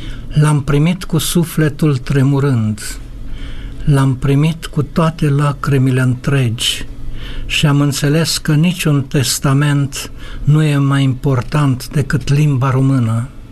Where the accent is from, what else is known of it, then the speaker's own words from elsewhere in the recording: Romania; Într-adevăr, trebuie să fim mândri că suntem români.